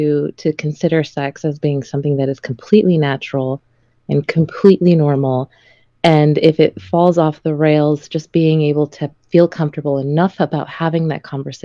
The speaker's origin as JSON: {"language": "English", "town": "Miami", "region": "Florida", "country": "United States", "tie": "born or raised there", "said": "I grew up in Miami. I saw it. I heard it all. And I was always so confused being raised in a Catholic family."}